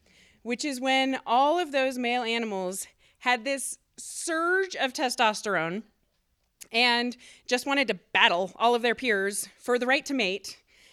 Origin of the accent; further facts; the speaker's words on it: Fort Collins, Colorado, United States; I grew up here in Fort Collins, and that facility is out where La Porte dead ends, in the west end of town, out by the foothills.